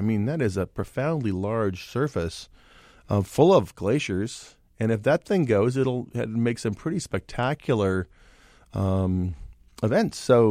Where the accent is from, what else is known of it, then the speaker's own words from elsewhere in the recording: Seattle, Washington, United States; Well, you know, I grew up in Seattle, and my parents moved here in 1960, so I watched the Space Needle get built